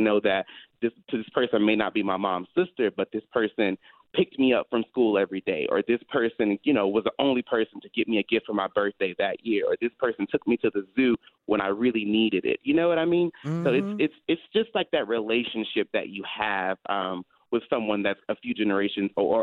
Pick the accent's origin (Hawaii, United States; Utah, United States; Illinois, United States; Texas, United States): Texas, United States; Houston; And I'm from Houston originally, so I don't know if that matters.